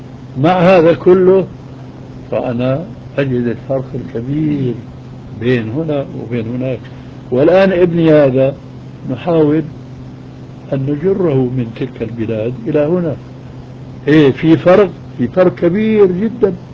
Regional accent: Damascus, Damascus Governorate, Syria; moved away; also born or lived in Albania; الذي هاجر بنا من ألبانيا إلى سوريا إلى دمشق قبل أن يستشري الحكم الإلحادي

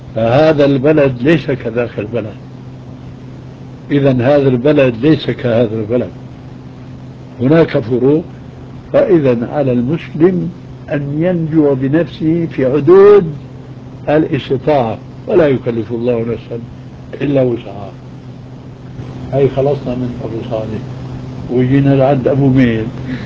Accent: Damascus, Damascus Governorate, Syria; moved away; also born or lived in Albania; الذي هاجر بنا من ألبانيا إلى سوريا إلى دمشق قبل أن يستشري الحكم الإلحادي

